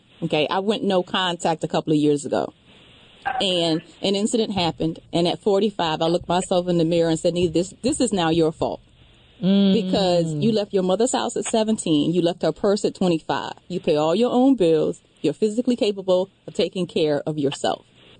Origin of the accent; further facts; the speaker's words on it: the South, United States; I grew up in the South. And yes. The South is one that what happens in this house stays in this house.